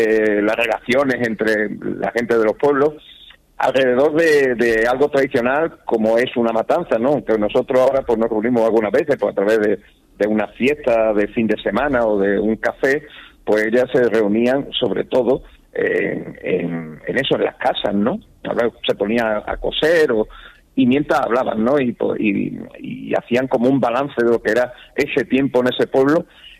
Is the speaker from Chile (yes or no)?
no; Extremadura, Spain; accent: castúo; poco para divulgar el castúo, nuestro dialecto, nuestra lengua, ¿no?, extremeña